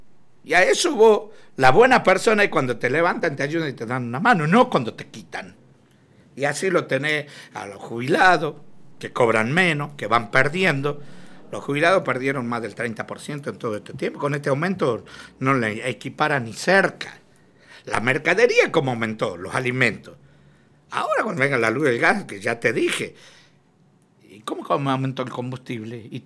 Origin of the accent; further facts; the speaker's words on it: Tucumán, Argentina; A nivel nacional, como yo soy tucumano